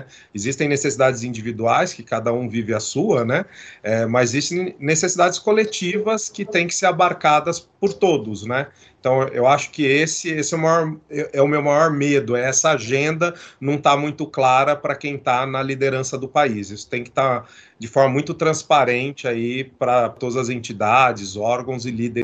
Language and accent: Portuguese; Brazil; Então, eu, como brasileiro, fico triste de ter acesso a dados e olhar a percepção das pessoas de confiança